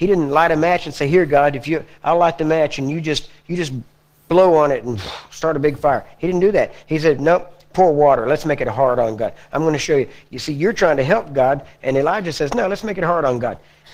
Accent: the South, United States

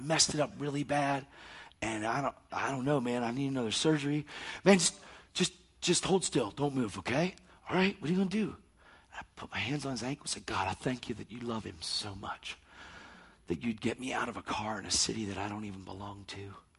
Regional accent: Pennsylvania, United States; Man, where are you from? From Pennsylvania.

